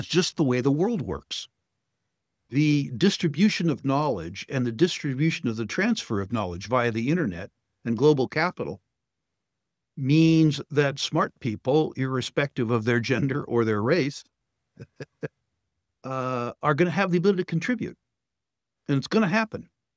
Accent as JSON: {"language": "English", "country": "United States", "said": "You know, in the U.S., I'm an American, so I'm prone to criticize my own place because I understand it."}